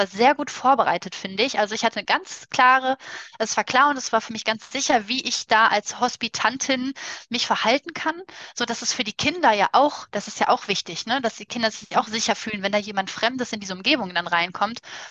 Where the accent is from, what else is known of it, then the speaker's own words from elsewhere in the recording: North Rhine-Westphalia, Germany; Genau, wir kommen aus NRW.